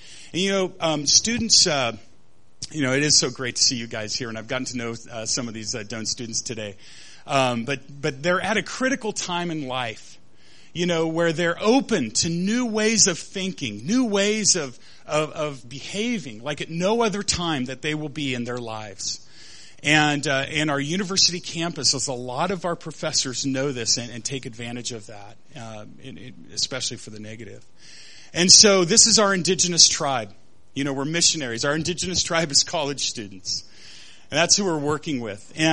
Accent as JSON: {"language": "English", "town": "Ord", "region": "Nebraska", "country": "United States", "lives_now": "Lincoln, United States", "said": "I'm from Ord, Nebraska. Anybody know where Ord, Nebraska is at? Yeah, come on, give it up. For Ord, a town of about 2,000, I was raised in a strong Catholic family, one of nine kids."}